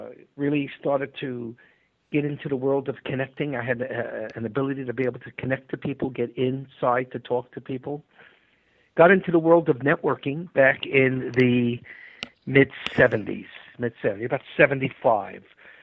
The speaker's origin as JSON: {"language": "English", "region": "New York", "country": "United States", "tie": "born or raised there", "also_born_or_lived": "Los Angeles", "said": "I grew up in New York, ended up in the music business in New York, moved over to Los Angeles, and spent about 17 years in the music business."}